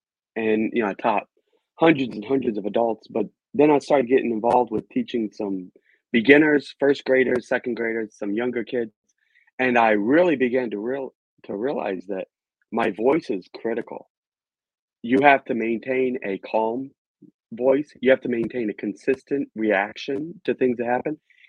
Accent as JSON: {"language": "English", "region": "Virginia", "country": "United States", "tie": "born or raised there", "said": "Well, I am an American. I was born and raised in Virginia and always desired to be involved with helping people."}